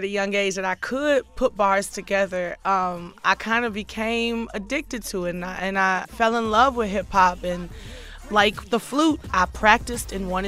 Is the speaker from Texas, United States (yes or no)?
yes; Houston, Texas, United States; It was almost something that I had to learn how to do growing up in Houston.